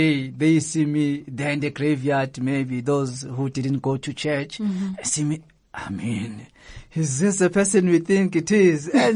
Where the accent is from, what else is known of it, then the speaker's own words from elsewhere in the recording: Alexandra, Gauteng, South Africa; And especially where I grew up in Alex, you know.